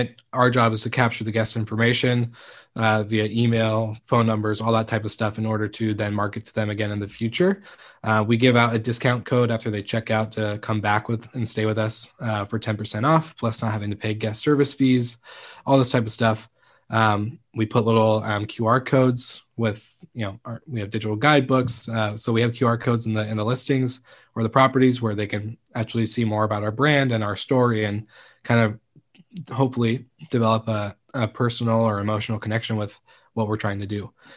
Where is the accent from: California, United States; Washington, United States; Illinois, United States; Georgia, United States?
Washington, United States; Stanwood; So I'll explain the destination is actually my hometown. It's Camino Island and Stanwood. So it's kind of like a little island in a city connected right between Seattle and the Canadian border.